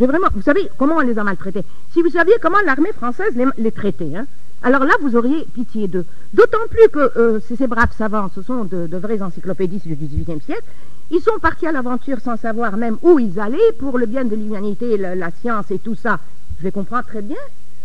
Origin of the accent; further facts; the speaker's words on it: Cairo, Cairo Governorate, Egypt; dans laquelle j'ai passé mon enfance au Caire, en Égypte